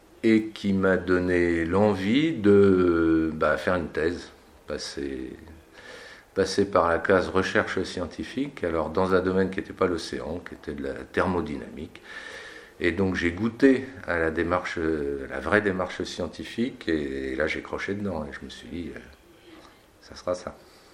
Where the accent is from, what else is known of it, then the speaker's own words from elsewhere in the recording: Brittany, France; j'aimais bien les bateaux, je faisais de la voile, je suis breton